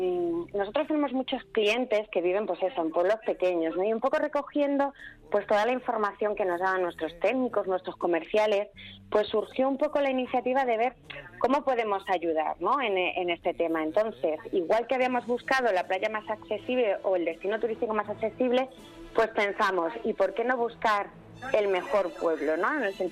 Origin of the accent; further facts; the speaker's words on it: Community of Madrid, Spain; somos madrileños, ¿eh? Que somos una comunidad muy, muy abundante en población